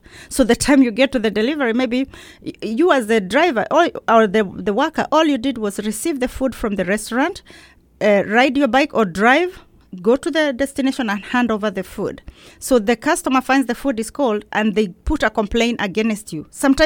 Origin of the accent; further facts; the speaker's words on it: Nairobi, Kenya; now in New York, United States; I'm from Nairobi, Kenya. I came to America in 2012, and I'm a very proud American and a New Yorker